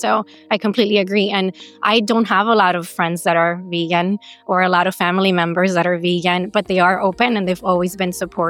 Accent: Miami, Florida, United States; also born or lived in New York City; so I'm originally from Miami, but I lived in New York City for a bit.

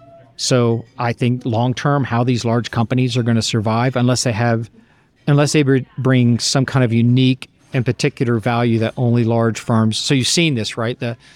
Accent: Athens, Georgia, United States; And so I grew up around Athens, Georgia in the 80s and 90s.

